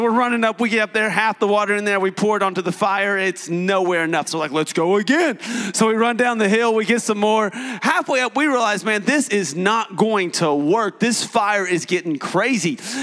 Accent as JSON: {"language": "English", "region": "Tennessee", "country": "United States", "tie": "born or raised there", "said": "I grew up in East Tennessee. And in East Tennessee, you know, mountains, lakes"}